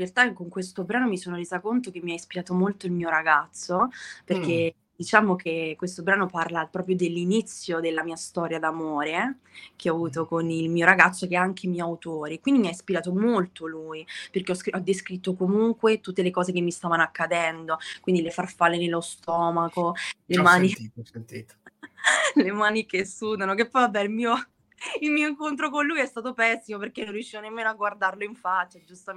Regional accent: Aprilia, Lazio, Italy; now in Rome, Italy; ho 22 anni e vengo da Aprilia, sono nata e cresciuta ad Aprilia e attualmente vivo a Roma.

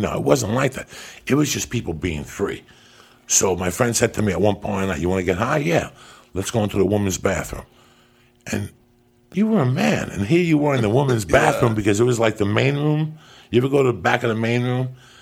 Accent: New York City, New York, United States; So I grew up in New York City.

